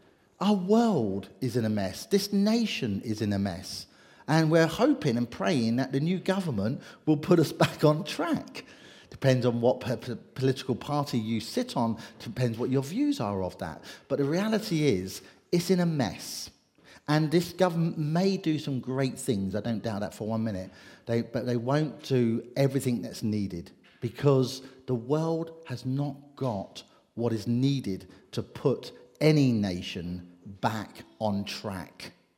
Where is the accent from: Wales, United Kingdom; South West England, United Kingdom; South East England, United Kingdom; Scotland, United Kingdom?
South East England, United Kingdom; Bracknell; But as a teenager, growing up in Bracknell particularly, I was quite rebellious.